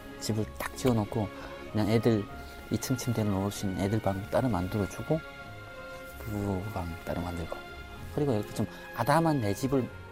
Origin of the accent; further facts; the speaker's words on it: North Korea; now in South Korea; 내가 북한에서 온 누굽니다